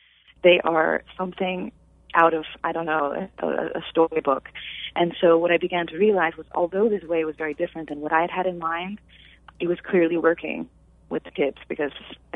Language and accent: English; United States; Yes, I was raised, born and raised, yes.